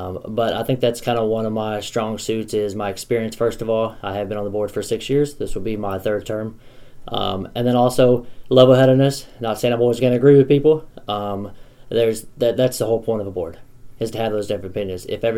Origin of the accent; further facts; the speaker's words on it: Mexico, Missouri, United States; I'm born and raised in Mexico. I've been here my whole life.